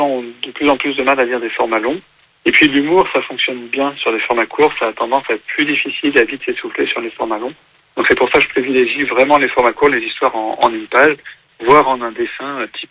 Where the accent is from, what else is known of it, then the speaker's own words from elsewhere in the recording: Lyon, Auvergne-Rhône-Alpes, France; J'ai 48 ans. Je n'habite pas du tout vers Angers ou même dans l'Ouest. Moi, je suis lyonnais d'origine et j'habite en Bourgogne aujourd'hui.